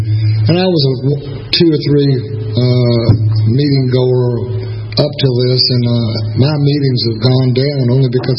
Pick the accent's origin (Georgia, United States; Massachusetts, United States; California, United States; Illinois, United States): Georgia, United States; Atlanta; Anyway, I was born in Atlanta, May 15th, 1949. Y'all figure it out. I'm 62, going to be 63 years old.